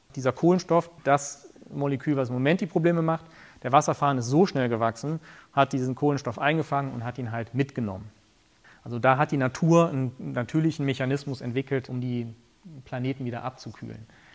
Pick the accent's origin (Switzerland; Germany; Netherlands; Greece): Germany; Krefeld, North Rhine-Westphalia; Also ich bin in Krefeld groß geworden, da war auch schon mal Niedrigstand.